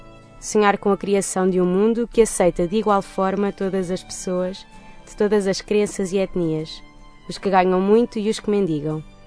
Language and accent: Portuguese; Tomar, Santarém, Portugal; now in Lisbon, Portugal; eu venho de Tomar, é um sítio super pequenino, e de facto quando vim para Lisboa isto era assim gigante